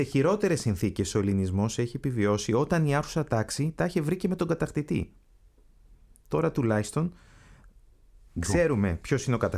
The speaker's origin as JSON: {"language": "Greek", "region": "Crete", "country": "Greece", "said": "στην πατρίδα μου στην Κρήτη."}